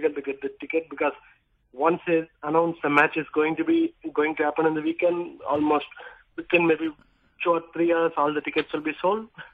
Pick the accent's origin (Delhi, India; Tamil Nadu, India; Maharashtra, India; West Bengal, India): Tamil Nadu, India; Chennai; I'm from Chennai, which the older name is Madras